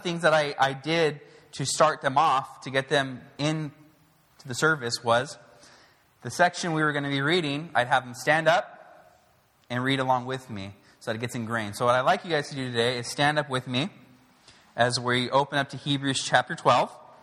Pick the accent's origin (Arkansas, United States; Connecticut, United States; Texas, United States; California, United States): California, United States; Los Angeles; moved away as an adult; I am from America, if you can't tell from my accent. California at that, I know. Los Angeles.